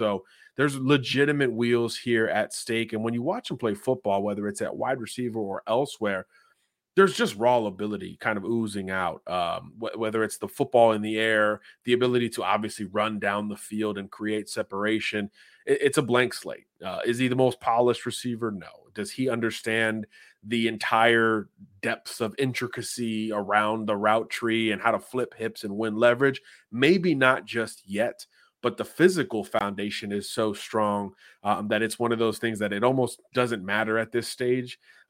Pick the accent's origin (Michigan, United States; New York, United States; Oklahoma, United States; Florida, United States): Florida, United States; Jacksonville; Quincy is a blank slate coming out of high school up in Jacksonville in my home state.